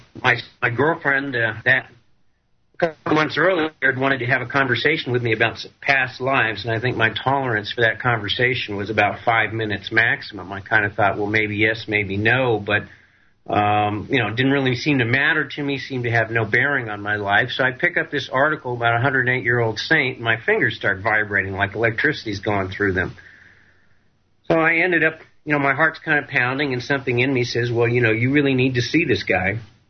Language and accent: English; Vermont, United States; So I grew up in Vermont, and my parents started me on skis when I was like three